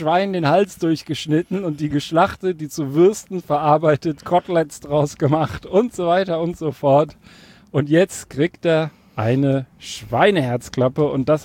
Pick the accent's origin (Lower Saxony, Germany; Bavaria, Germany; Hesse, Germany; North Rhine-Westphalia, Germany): Hesse, Germany; Früher, ich bin ja auf dem Land aufgewachsen, nachdem ich aus der Großstadt dahin nach Hessen, ne? Osthessen